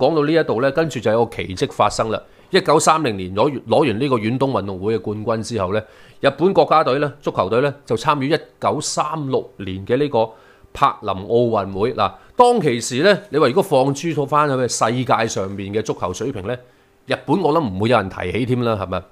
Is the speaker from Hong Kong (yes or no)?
yes; Hong Kong; 譬如说我们香港人看球都说、70年代的日本球求其点都赢到他